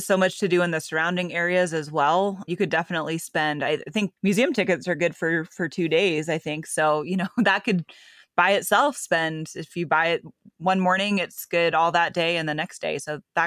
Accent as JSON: {"language": "English", "town": "Cody", "region": "Wyoming", "country": "United States", "said": "And we would say, oh, we're from Cody, Wyoming."}